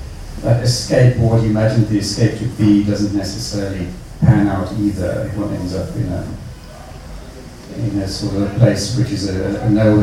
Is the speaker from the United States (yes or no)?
no; South Africa; moved away as an adult; The outlines of my biography, I spent my youth in South Africa, and then I left the country to study elsewhere